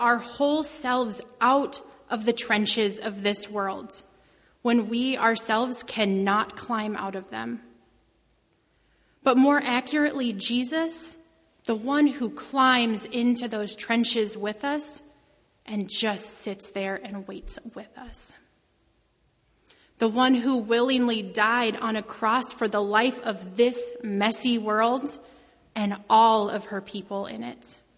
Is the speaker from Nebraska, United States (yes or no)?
no; Lakewood, Colorado, United States; You see, I grew up in Lakewood, Colorado, a mere 10 miles from Columbine High School.